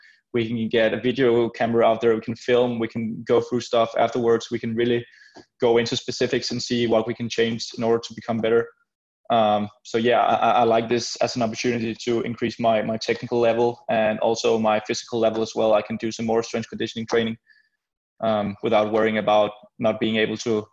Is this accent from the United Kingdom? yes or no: no; Denmark; English is a second language; I come from Denmark.